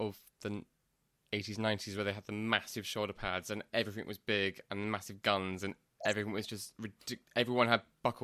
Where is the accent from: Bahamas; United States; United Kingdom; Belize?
United Kingdom; I'm British.